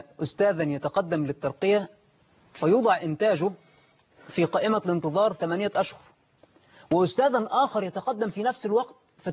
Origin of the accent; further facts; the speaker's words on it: Egypt; عندنا في مصر عدد من الجامعات ليس عندنا جامعة أو جامعتين أو ثلاثة عندنا عدد من الجامعات في مصر